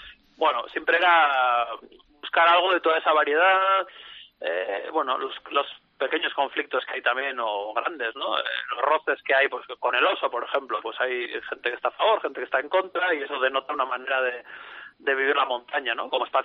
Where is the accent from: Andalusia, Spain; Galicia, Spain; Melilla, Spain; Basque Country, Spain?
Basque Country, Spain; San Sebastián; yo soy de San Sebastián y que aquí en las montañas más cercanas